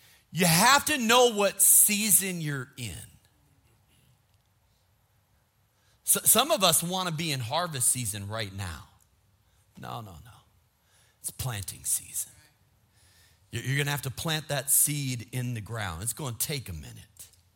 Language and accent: English; Minnesota, United States; Now, I grew up in Minnesota.